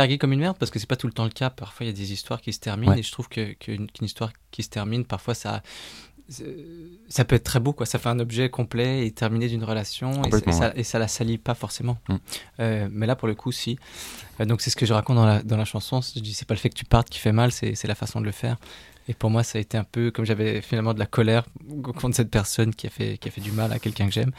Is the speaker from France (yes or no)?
no; Quebec, Canada; Et moi, j'ai grandi au Québec.